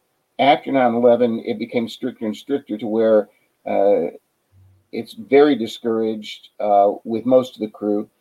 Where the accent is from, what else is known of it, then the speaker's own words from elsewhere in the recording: Paris, Tennessee, United States; I was born and raised in Paris, Tennessee.